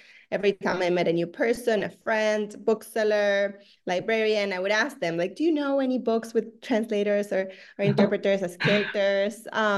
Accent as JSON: {"language": "English", "region": "Buenos Aires", "country": "Argentina", "tie": "born or raised there", "second_language": "English", "said": "I'm originally from Argentina. I was born and raised in Buenos Aires, and that's where I also studied translation."}